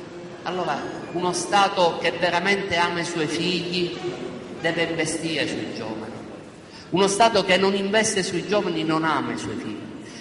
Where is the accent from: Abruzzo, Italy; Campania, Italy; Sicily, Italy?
Sicily, Italy; siamo siciliani